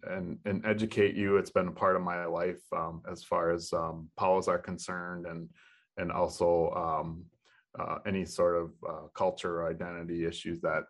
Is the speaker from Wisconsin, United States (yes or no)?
yes; Lac Courte Oreilles, Wisconsin, United States; I was from Lake of the Odawa, or Lacouderay, Lake of the Short Ear in French, next to Hayward, Wisconsin, in northern Wisconsin territory.